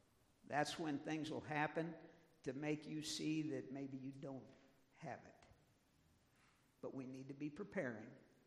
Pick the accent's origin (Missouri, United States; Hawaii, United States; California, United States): Missouri, United States; St. Louis; I grew up in St. Louis, Missouri, in the suburbs there.